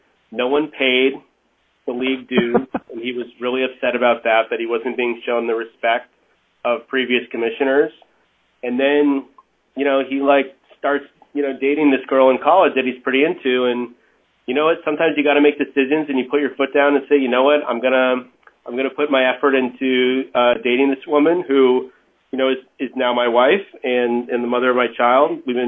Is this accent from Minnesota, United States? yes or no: no; Mountain View, California, United States; I grew up in the Bay Area, Mountain View, and went to school in San Francisco. Lived there for quite a while after.